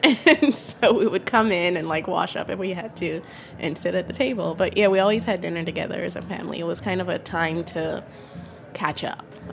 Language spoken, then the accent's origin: English; Lagos, Nigeria; Chinese restaurants were pretty popular when I was growing up in Lagos.